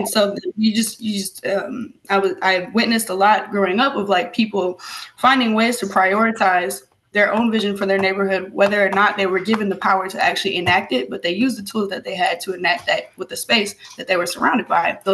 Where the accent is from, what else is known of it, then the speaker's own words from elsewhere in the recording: Detroit, Michigan, United States; I was born and raised on the East Side. I've been here my whole life except for college.